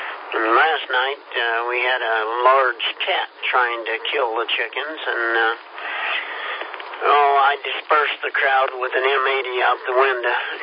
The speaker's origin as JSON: {"language": "English", "region": "Kansas", "country": "United States", "said": "We're originally from Kansas, and my wife, Bernice, is with me here 52 years."}